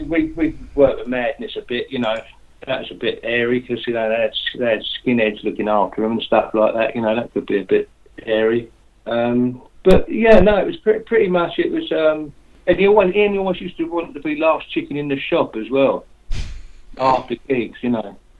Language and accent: English; Fulham, London, United Kingdom; Not only because I come from London, you know, I was born in Fulham, so I'm a genuine Londoner.